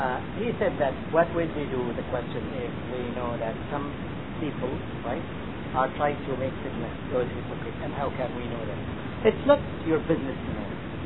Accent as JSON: {"language": "English", "country": "Egypt", "said": "It's not because that I am from Egypt and the scholar that I asked him is Egyptian"}